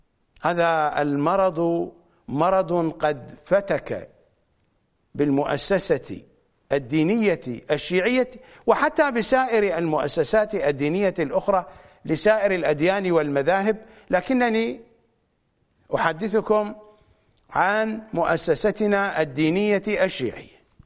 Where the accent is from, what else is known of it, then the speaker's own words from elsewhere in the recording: Iraq; accent: Iraqi; هسه أنا قدمت لكم درزا بلهجتنا العراقية